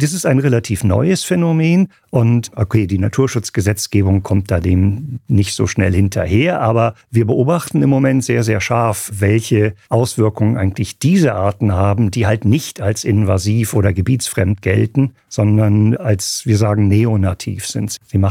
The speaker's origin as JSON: {"language": "German", "country": "Switzerland", "said": "Ich bin aus der Schweiz."}